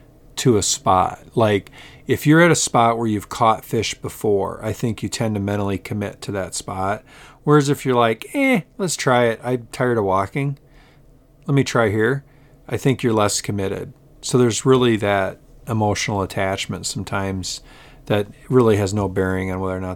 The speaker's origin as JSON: {"language": "English", "region": "Iowa", "country": "United States", "tie": "born or raised there", "also_born_or_lived": "Minnesota", "said": "And so I was born, they moved to Iowa, and I was born in Minnesota, but they moved to Iowa when I was young."}